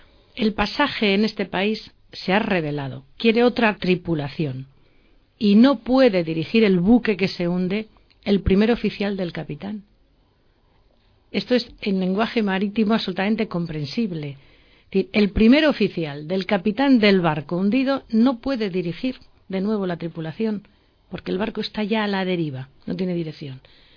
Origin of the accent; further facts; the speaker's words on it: Cantabria, Spain; Es que somos de Cantabria y recordamos la reconversión industrial en Cantabria